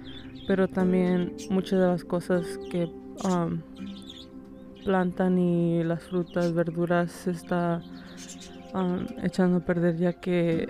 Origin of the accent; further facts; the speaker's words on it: León, Guanajuato, Mexico; also born or lived in Santa Cruz, United States; now in United States; Yo vengo de México, León, Guanajuato.